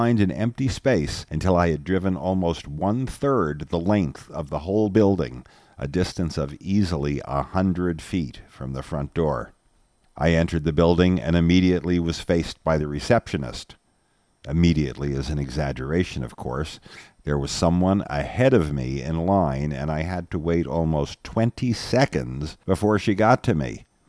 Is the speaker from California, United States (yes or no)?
no; New Jersey, United States; I knew it would when I read the announcement that my home state of New Jersey was instituting a digital driver's license.